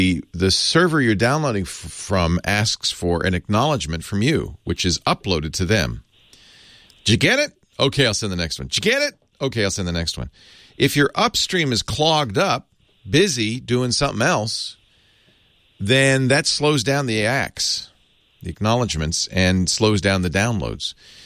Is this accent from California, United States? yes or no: yes; California, United States; Hey, we're from California. We have thin blood now. We can't take the cold anymore.